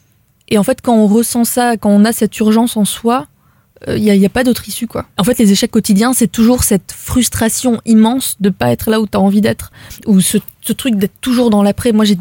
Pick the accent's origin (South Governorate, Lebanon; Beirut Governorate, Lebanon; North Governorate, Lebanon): Beirut Governorate, Lebanon; Beirut; Beyrouth.